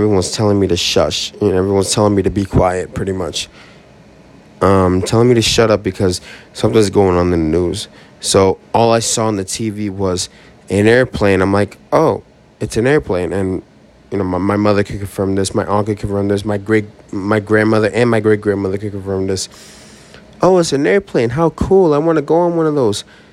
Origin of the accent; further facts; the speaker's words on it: Boston, Massachusetts, United States; I'm from Boston, and this is has hit a toll real hard on us.